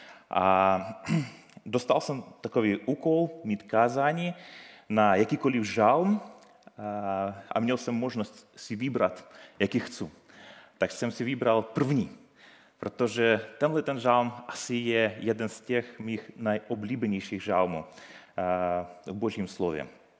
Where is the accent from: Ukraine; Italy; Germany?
Ukraine; Czech is a second language; now in Vsetín, Czechia; jsem Ukrajinec a zároveň uprchlík, který přijel spolu s rodinou hned poté, jak propukla válka na Ukrajině. Takže skoro budeme mít tady 3,5 roky, jak bydleme na Vsetíně. Patříme do církve Maják